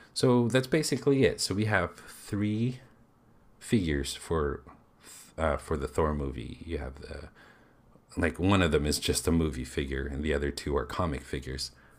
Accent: Canada; now in Thailand; So I own this figure, but I had it sent to my hometown, which is in Canada.

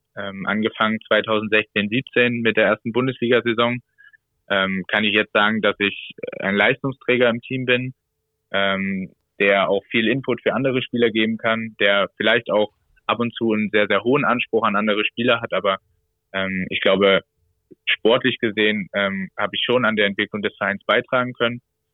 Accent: Leipzig, Saxony, Germany; born there; Also ich bin gebürtiger Leipziger.

